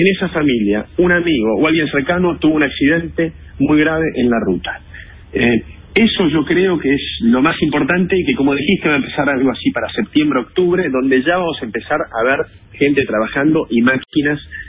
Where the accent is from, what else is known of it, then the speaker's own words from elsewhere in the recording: Argentina; que es lo que hicimos como argentinos, lo que supimos hacer en 65 años.